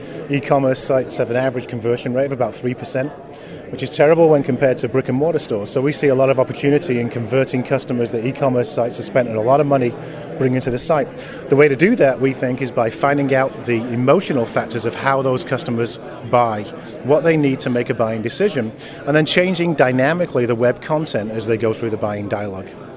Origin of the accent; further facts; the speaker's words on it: Manchester, North West England, United Kingdom; now in Austin, United States; I'm from Austin, Texas, and originally from Manchester, England.